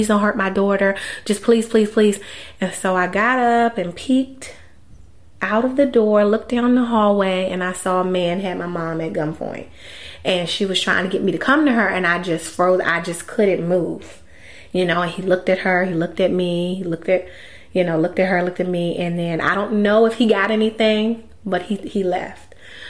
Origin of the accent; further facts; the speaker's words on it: Detroit, Michigan, United States; So, I grew up in Detroit. I grew up in, it was a very city-like environment, rough.